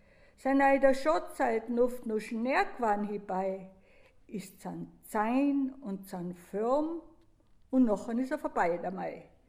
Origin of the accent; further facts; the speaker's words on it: Bavaria, Germany; was mir halt so einfällt, als Bayerin, da kommt man die allerhand hinter.